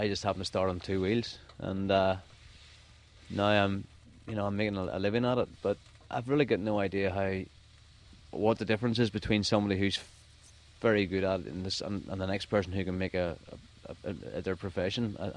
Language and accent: English; Belfast, Northern Ireland, United Kingdom; I was born in Belfast